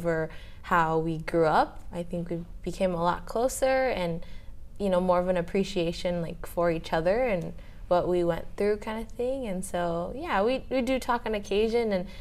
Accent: Washington, United States; also born or lived in Japan; We also lived in Okinawa for a couple years. That's where my brother was born. But after Okinawa, we moved back to America, to Washington State, and I did all of elementary school there from first to fifth grade.

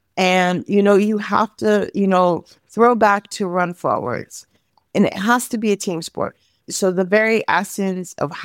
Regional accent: Bronx, New York, United States; moved away as an adult; Okay, so I'm from the Bronx, New York, and I've been working and living in the Balkans since almost 20 years now, I guess, maybe a little bit more than that.

